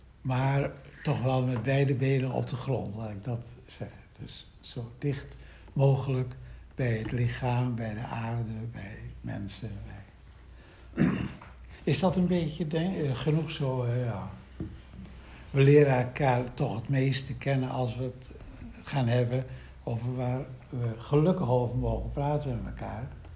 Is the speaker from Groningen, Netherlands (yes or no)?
no; Haarlemmermeer, North Holland, Netherlands; now in Nijmegen, Netherlands; Ik kom uit de polder, de Haarlemmermeer. Dat ligt onder de vliegvelden nu waar ik geboren ben. Onder het beton van de startbanen en de landingsbanen. Aalsmeer. En nu woon ik in Nijmegen al heel erg lang.